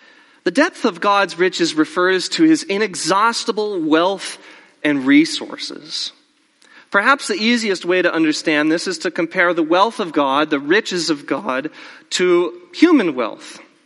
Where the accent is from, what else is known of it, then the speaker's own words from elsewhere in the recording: Arizona, United States; Growing up in Arizona, I never made it to the beach until I was, I think, in high school was the first time I saw the ocean.